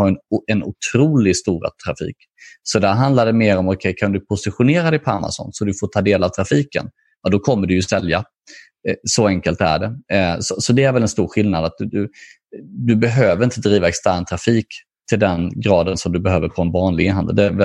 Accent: Småland, Sweden; accent: Småländska; jag talar ju dessutom så här småländska, så jag har lite konstiga accent kanske på min svenska.

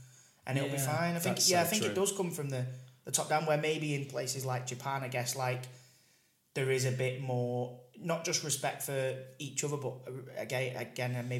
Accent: Wythenshawe, North West England, United Kingdom; where I grew up in Wivenshaw, like you've got the older generation

